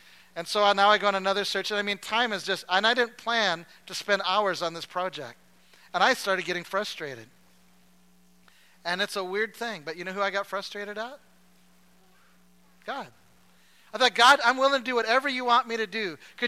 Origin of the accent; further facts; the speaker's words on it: Alberta, Canada; now in Iowa, United States; We didn't. We're from Alberta.